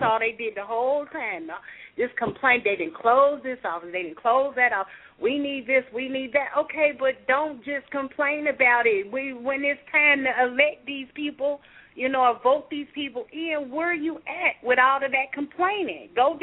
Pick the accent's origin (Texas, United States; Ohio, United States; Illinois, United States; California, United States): Ohio, United States; now in Birmingham, United States; And, you know, I'm from Ohio, so I asked the question.